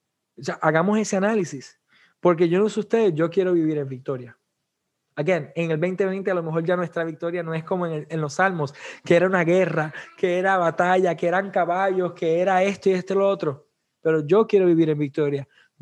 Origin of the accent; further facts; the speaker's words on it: Puerto Rico; Si ya yo soy cristiano, ya yo no soy puertorriqueño, yo soy de Cristo. Aunque soy puertorriqueño en mi nacionalidad